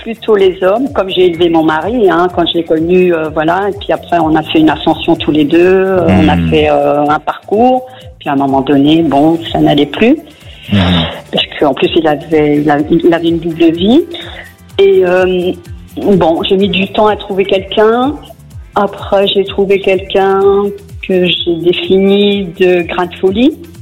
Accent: Perpignan, Occitanie, France; Je suis de Perpignan.

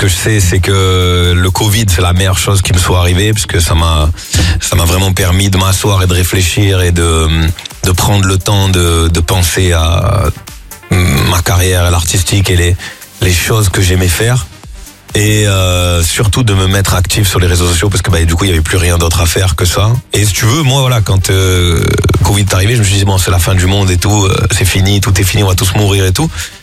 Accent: Marseille, Provence-Alpes-Côte d'Azur, France; Moi, je suis de Marseille, donc puis je tourne avec mes potes avec qui j'ai grandi de Marseille

